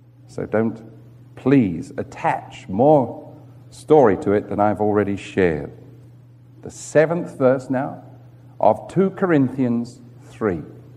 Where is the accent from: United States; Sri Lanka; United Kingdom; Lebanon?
United Kingdom; England; because I'm English and therefore unpatriotic to Old Glory